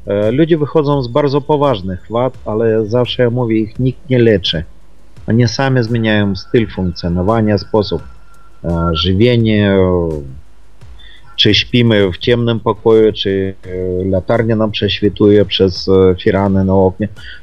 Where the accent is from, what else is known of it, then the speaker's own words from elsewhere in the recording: Ukraine; Pochodzę z Ukrainy.